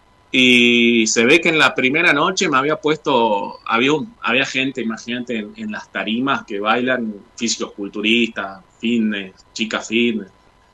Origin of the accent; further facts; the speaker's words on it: Argentina; hasta el ateo más ateo se puede emocionar siendo argentino